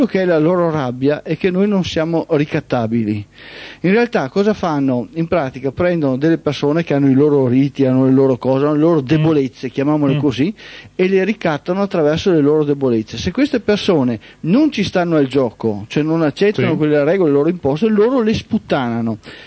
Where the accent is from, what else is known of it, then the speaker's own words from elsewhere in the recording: Verona, Veneto, Italy; perché fra le altre cose io sono veronese, tanto per la cronaca